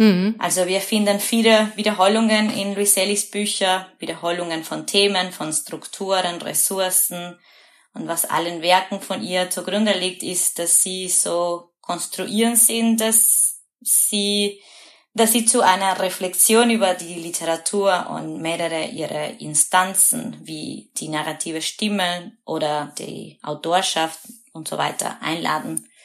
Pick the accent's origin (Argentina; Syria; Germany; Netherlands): Argentina; German is a second language; moved away as an adult; now in Vienna, Austria; Ich komme aus Argentinien, habe dort Letras an der Universität von La Plata studiert und bin 2014 nach Wien gezogen.